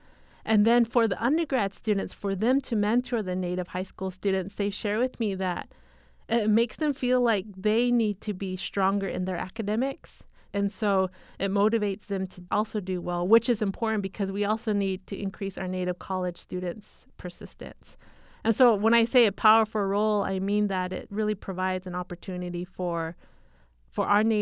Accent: Ganado, Arizona, United States; I'm originally from Ganado, Arizona, and I currently work at Arizona State University as a postdoctoral scholar.

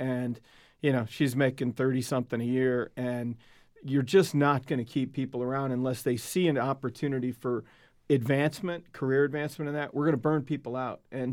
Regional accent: Ann Arbor, Michigan, United States; I grew up in Ann Arbor. I saw the Fab Five.

